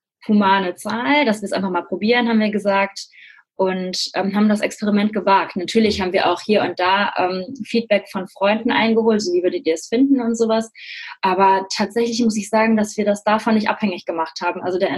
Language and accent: German; Cologne, North Rhine-Westphalia, Germany; ich komme aus Köln, er aus Münster, wir wohnen beide jetzt in Köln